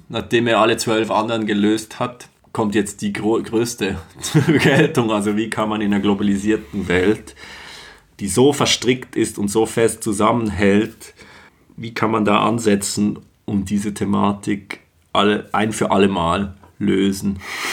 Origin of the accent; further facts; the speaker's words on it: Switzerland; meiner Perspektive als Schweizer